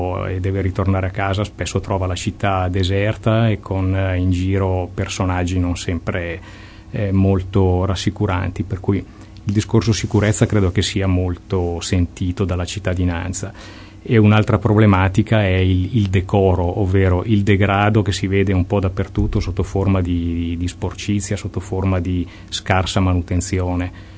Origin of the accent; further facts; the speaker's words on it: Como, Lombardy, Italy; parlando da comasco